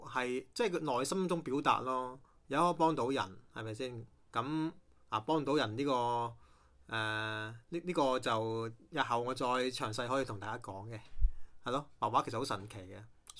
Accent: Guangzhou, Guangdong, China; 可能真的我們廣東人呢尤其廣州人這邊更加是比較質樸

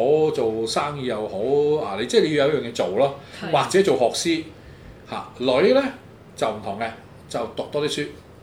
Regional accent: Hong Kong

